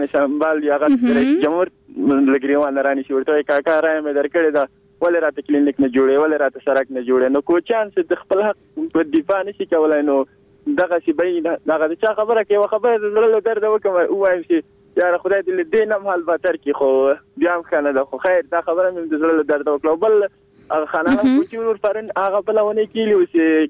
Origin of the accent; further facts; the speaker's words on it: Kabul, Afghanistan; born there; زه دلته په دې ټولنه کې پیدا شوی یم په کابل کې